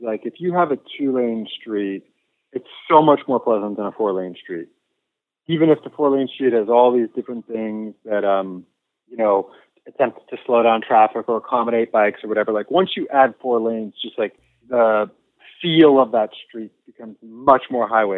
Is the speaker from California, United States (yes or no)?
yes; California, United States; I grew up in the Bay Area, and I went to college in Southern California. And then I moved to New York after starting my journalism career. And I moved back home after 10 years. Moved back to the Bay Area.